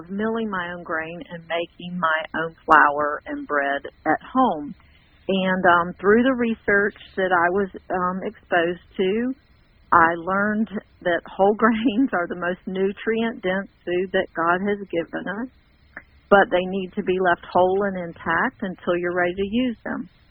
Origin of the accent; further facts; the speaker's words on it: Georgia, United States; We're from Georgia. We live in Canton, Georgia, just a little north of Atlanta.